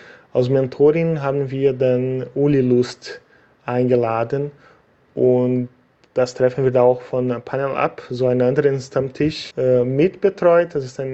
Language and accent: German; Brazil; German is a second language; also born or lived in Germany; ich seit November zurück in meine Heimatland Brasilien lebe. Ich habe 8 Jahre in Deutschland gelebt